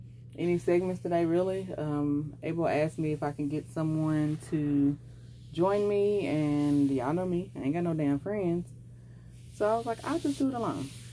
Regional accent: Louisiana, United States; Louisiana, I guess I can say that because we all know. And that area has been pretty much devastated. That is my hometown as well.

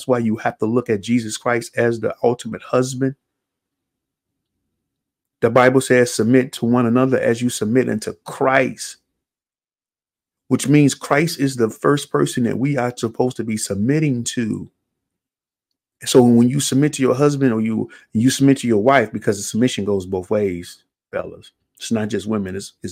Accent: United States; Yeah, I'm a pastor. Yeah, I'm an American pastor.

